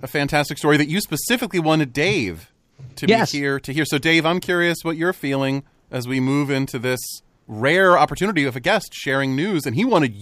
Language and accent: English; Pennsylvania, United States; Or where I'm from, the whip around. Pennsylvania.